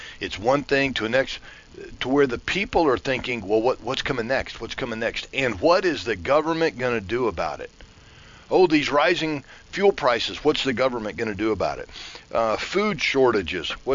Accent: Florida, United States; I went to school with the guy back in my hometown in Central Florida a few years ago

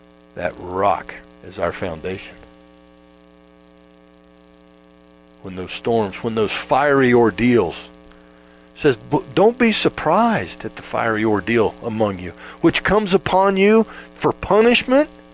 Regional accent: Florida, United States; Well, you know, growing up in Florida, the hurricanes would come.

